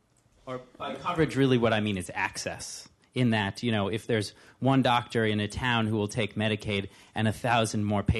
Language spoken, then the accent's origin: English; Connecticut, United States; I'm actually from Connecticut. I've worked in a lot of the towns you were mentioning there.